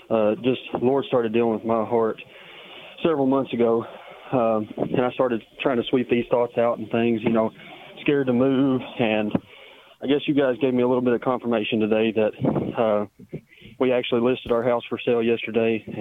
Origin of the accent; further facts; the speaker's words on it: Kentucky, United States; I am an evangelist from Central Kentucky. We've been preaching for 6 years. I've lived in Central Kentucky my entire life.